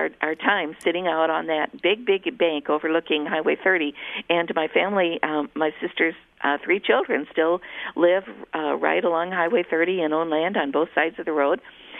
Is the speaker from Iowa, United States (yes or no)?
yes; Marshalltown, Iowa, United States; Well, my hometown is Marshalltown, Iowa.